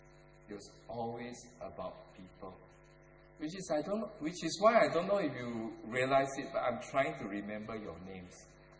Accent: Singapore; I'm Singaporean, hello.

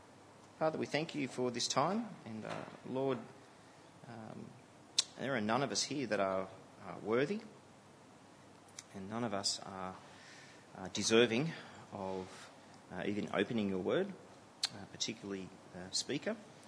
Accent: Sydney, New South Wales, Australia; growing up in a Christian home meant we went to church, and I grew up in Sydney.

